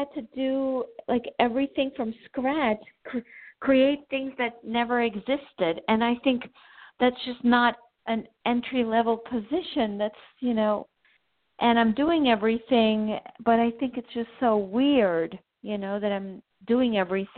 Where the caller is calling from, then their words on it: New Jersey, United States; I'm calling from New Jersey.